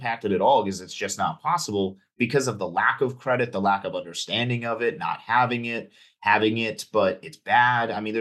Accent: New England, United States; because we grew up in New England

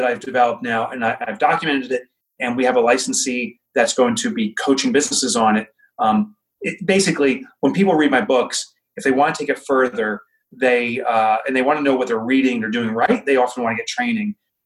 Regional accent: Boonton, New Jersey, United States; Yeah, from New Jersey. I grew up in Boonton. I'm back in Boonton.

